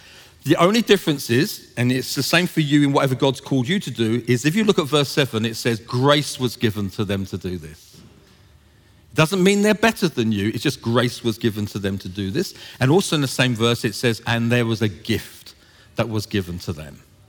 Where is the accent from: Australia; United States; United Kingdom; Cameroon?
United Kingdom; England; Sorry, I'm English.